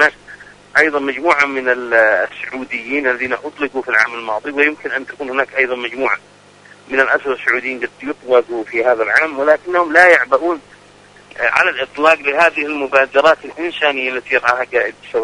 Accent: Yemen; تنفيذ عدوان على بلدنا اليمن

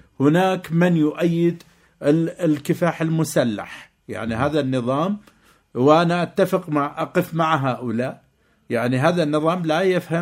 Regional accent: Iraq; لاحظ هناك معارضات كما حصل عندنا في العراق

